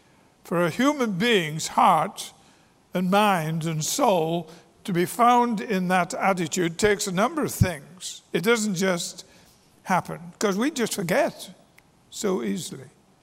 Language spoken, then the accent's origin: English; England, United Kingdom; One, I'm English, and I'll leave you to figure out the other one.